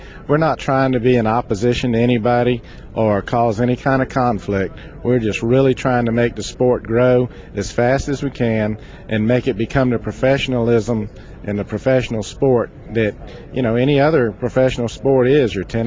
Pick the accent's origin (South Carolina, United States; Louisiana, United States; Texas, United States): South Carolina, United States; Yeah, well, I'm from South Carolina down there at Santee Cooper, and we had them big 12 and 14 foot alligators.